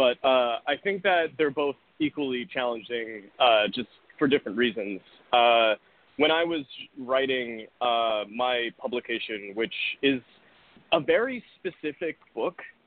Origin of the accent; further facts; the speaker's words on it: Irvine, California, United States; But also, uniquely, I grew up in Irvine, which is where Blizzard Entertainment's Southern California headquarters is.